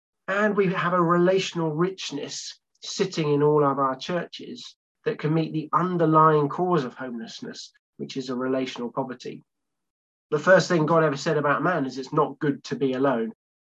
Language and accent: English; Cambridge, East of England, United Kingdom; though I grew up in Cambridge.